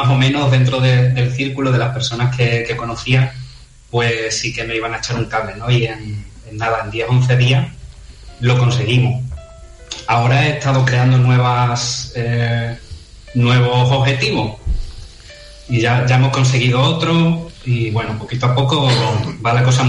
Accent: Almendralejo, Extremadura, Spain; Aquí en mi zona, yo soy de Almendralejo

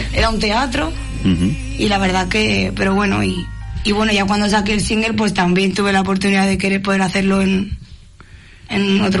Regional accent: Barcelona, Catalonia, Spain; Soy de Barcelona, pero de padres andaluces.

